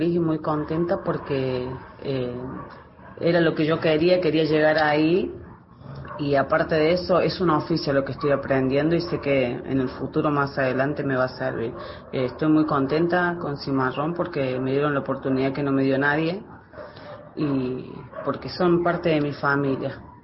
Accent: Córdoba, Argentina; now in Buenos Aires, Argentina; tengo 37 años, soy de Córdoba.

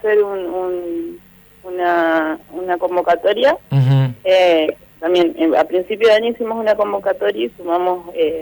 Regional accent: Villaguay, Entre Ríos, Argentina; Yo soy de Villahuay y me vine acá a estudiar hace unos 8 años.

